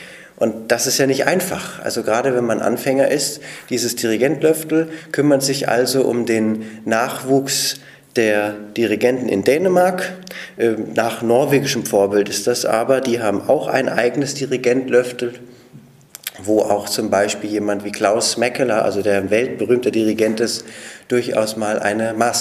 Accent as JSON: {"language": "German", "region": "Hesse", "country": "Germany", "tie": "born or raised there", "also_born_or_lived": "Bad Brückenau", "said": "Nein, ich bin Deutscher, ich bin in Hessen, in Bayern bin ich ja geboren, bei Bad Brückenau, und bin aber in Hessen aufgewachsen und bin Deutscher"}